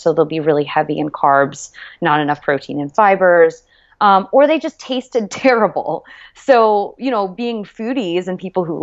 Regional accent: Florida, United States; moved away as an adult; now in New York, United States; was a little Florida baby, and I went to the University of Florida and started working there for a few years.

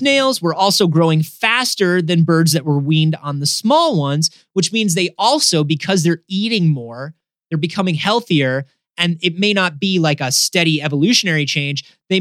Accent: Florida, United States; moved away; I grew up in Florida. All I know is hunting snail kites in the Everglades on airboats.

